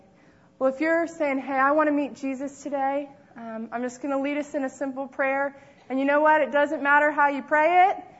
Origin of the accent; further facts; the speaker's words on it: United States; I grew up in America too, so I know there was this man